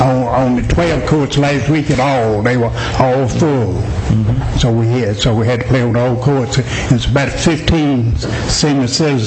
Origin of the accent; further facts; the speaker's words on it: Aiken, South Carolina, United States; I grew up in Aiken.